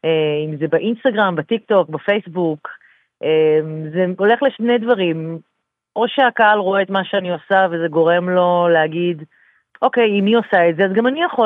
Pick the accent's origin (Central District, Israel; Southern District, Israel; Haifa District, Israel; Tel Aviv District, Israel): Haifa District, Israel; Haifa; כי אני חיפאית במקור, וגרה עכשיו בחיפה